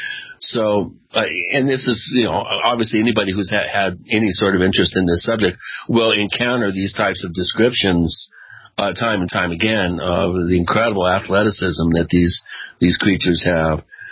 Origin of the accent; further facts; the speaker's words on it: Washington, United States; Yeah, I grew up out there in Western Washington and have hiked big portions of that particular trail